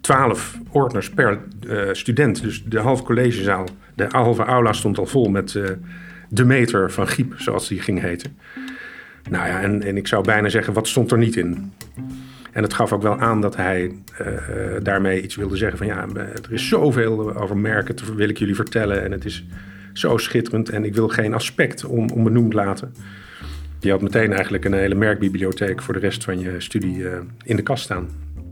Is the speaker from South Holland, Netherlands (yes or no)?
no; Amsterdam, North Holland, Netherlands; uit Amsterdam.